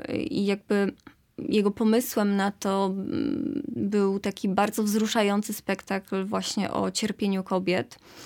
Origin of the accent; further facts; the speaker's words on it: Zielona Góra, Lubusz Voivodeship, Poland; no ja akurat jestem z Zielonej Góry i studiowałam w Poznaniu germanistykę